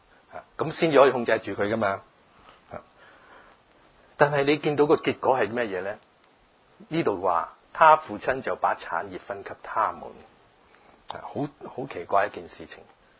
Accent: China; 即係西人嘅湯，唔係我中國人嘅湯嚇。

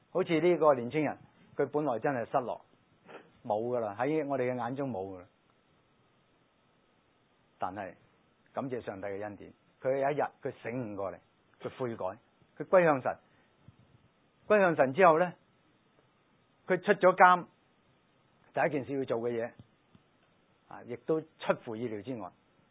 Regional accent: Guangdong, China; 够我们广东话说够堕落了

